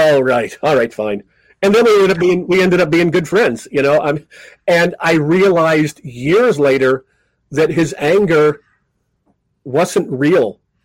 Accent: Great Falls, Montana, United States; I grew up in Great Falls, Montana, and there were no magic shops.

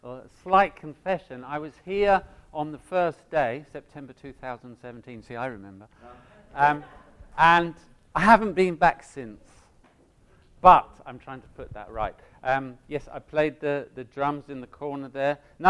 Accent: London, United Kingdom; also born or lived in Delhi; now in Ipswich, United Kingdom; I'm a Londoner, basically. I came to Ipswich about 3 years ago via Delhi.

